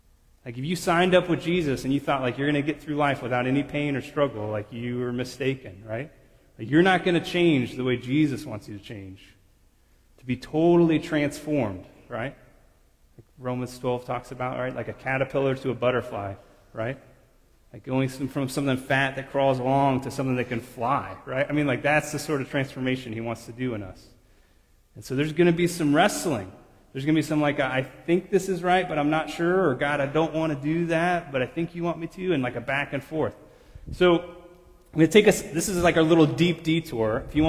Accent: Blue Springs, Missouri, United States; I grew up in Blue Springs. I always felt like a poor kid in Blue Springs, right?

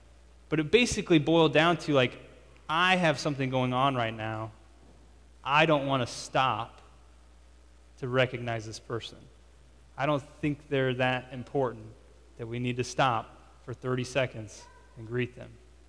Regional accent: United States; also born or lived in Mexico; And as an American, sometimes you don't realize how our culture works until you get out of it.

